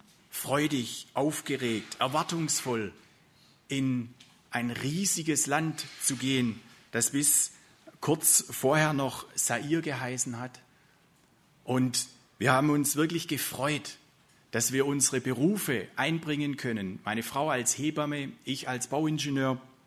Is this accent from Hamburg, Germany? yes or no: no; Baden-Württemberg, Germany; Stattdessen kamen Gedanken als Schwabe an ein eigenes Haus